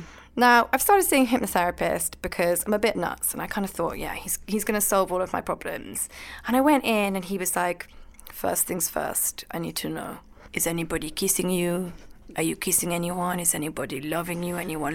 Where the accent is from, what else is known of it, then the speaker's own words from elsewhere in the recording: Scotland, United Kingdom; one of the biggest challenges is that I am Scottish and a little bit posh.